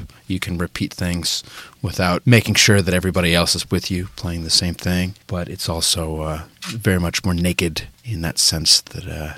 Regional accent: Arlington, Massachusetts, United States; I am from Arlington, yes.

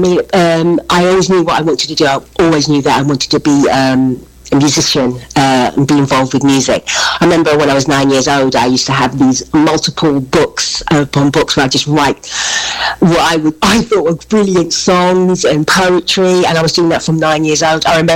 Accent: London, United Kingdom; where I was growing up in London, which was a place called Deptford

